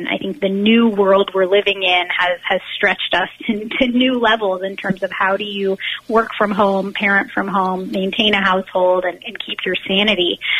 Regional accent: Eugene, Oregon, United States; Both of my parents were very involved in my local community growing up in Eugene, Oregon

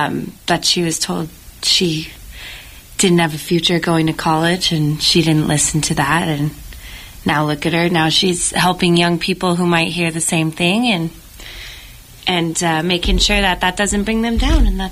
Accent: Santa Rosa, California, United States; I'm wondering if maybe I ever came across it when I was younger, because I grew up in Santa Rosa.

